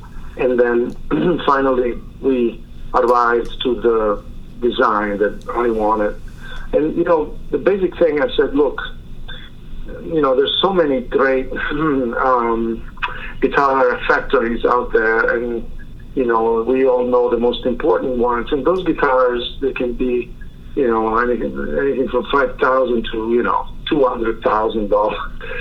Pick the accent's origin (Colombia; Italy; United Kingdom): Italy; accent: Italian; English is a second language; he has obviously, you know, a Quebecois French accent, and I have my own Italian accent, but we managed to understand each other.